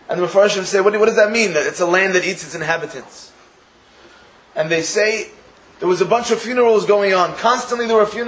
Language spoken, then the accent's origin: English; United States; And I myself, obviously I'm an American